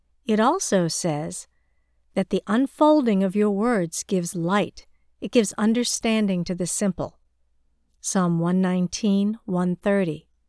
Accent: China; now in United States; we hope that China will have bright prospects because we're from China and our loved ones are still there.

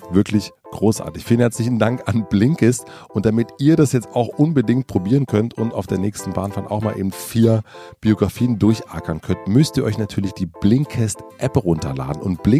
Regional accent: Brandenburg, Germany; ich bin auf dem Dorf groß geworden in Südbrandenburg

